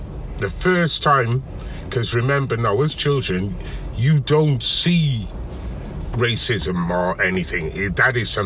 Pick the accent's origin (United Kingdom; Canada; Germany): United Kingdom; Cardiff, Wales; growing up in Cardiff, like, you know, it was a challenge